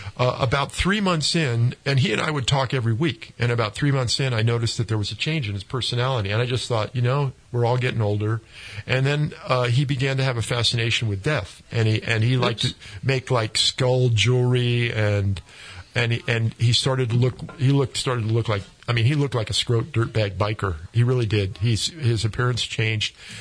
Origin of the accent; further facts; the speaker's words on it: Connecticut, United States; moved away as an adult; also born or lived in Maryland; And so I grew up in Connecticut. I moved from there to Maryland, and I started going to the University of Maryland.